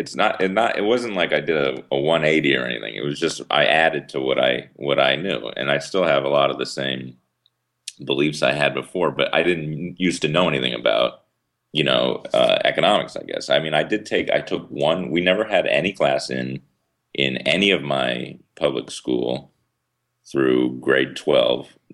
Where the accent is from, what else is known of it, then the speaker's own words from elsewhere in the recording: Boston, Massachusetts, United States; And I took an economics class at UMass Boston, which I'm from the Boston area.